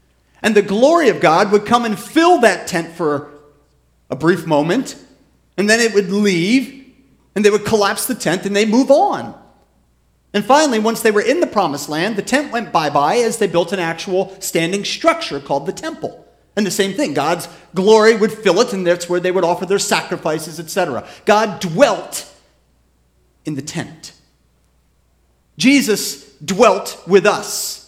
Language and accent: English; Pennsylvania, United States; I grew up in the in Chester County, Pennsylvania. There are a lot of horses down there.